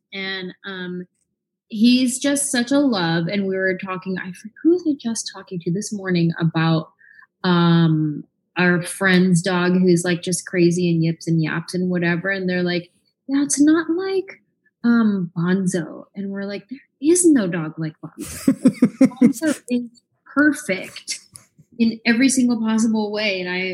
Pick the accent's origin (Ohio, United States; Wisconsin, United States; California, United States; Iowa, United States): California, United States; I grew up in the Bay Area. Yay. Bay Area.